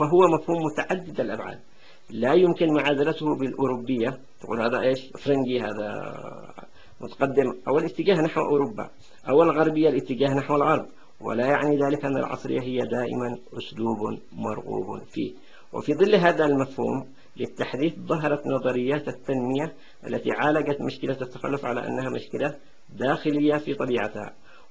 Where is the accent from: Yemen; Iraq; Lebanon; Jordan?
Yemen; كما هو موجود عندنا في اليمن